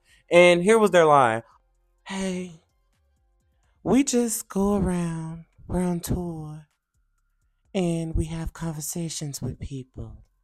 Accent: Texarkana, Arkansas, United States; They were very excited about Texarkana. If you don't know, that is my hometown. I'm from Texarkana, Arkansas, the best side.

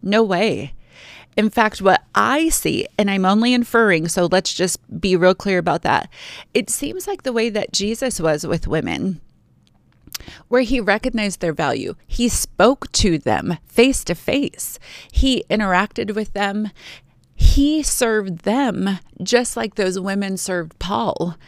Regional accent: Simi Valley, California, United States; they're just a church in Alta Vista, a church in Simi Valley. That's my hometown.

